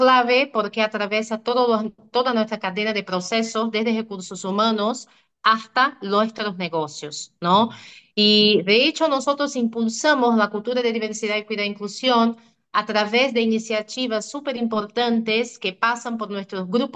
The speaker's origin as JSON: {"language": "Spanish", "country": "Brazil", "second_language": "Spanish", "moved": "as an adult", "lives_now": "Argentina", "said": "Sí, yo vengo de Brasil y está ahí también un punto, ¿no? La transculturalidad, que está bueno."}